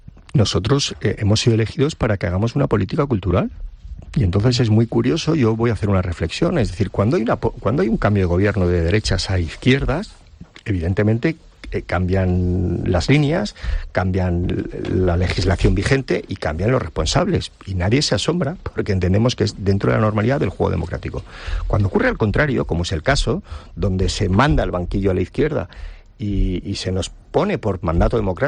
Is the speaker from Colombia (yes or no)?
no; Valencian Community, Spain; una pérdida de nuestra identidad como valencianos.